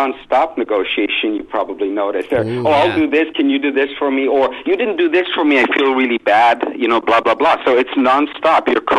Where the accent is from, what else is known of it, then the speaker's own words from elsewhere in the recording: England, United Kingdom; accent: northern English; it used to be a British accent, then I tried to fit in and messed it up, but I'm from England myself.